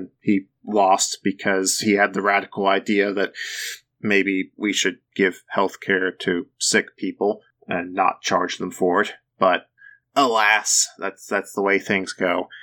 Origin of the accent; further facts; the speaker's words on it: Kansas, United States; So I know how things went here in my home state of Kansas.